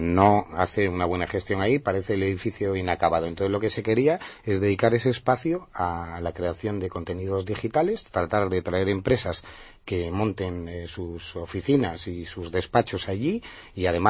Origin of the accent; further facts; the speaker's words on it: Asturias, Spain; moved away as an adult; yo soy asturiano, he venido aquí hace 4 años y medio